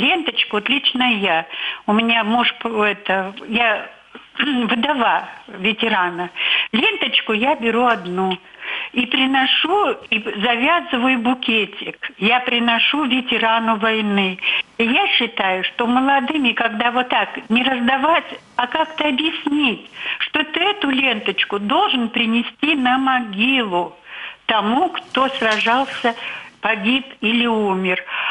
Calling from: Saint Petersburg, Russia; Мне 80 лет, я из Санкт-Петербурга.

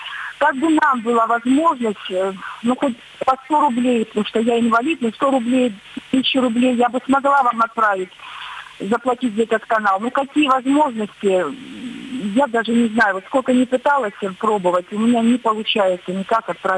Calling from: Bishkek, Kyrgyzstan; Я зову вам из Кыргызстана, из Бишкека.

